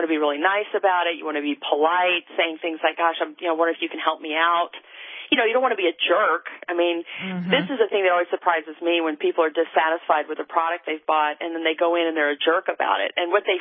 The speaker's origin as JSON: {"language": "English", "town": "Seattle", "region": "Washington", "country": "United States", "said": "I was in Manhattan I'm from Seattle, but I was in Manhattan on business in January."}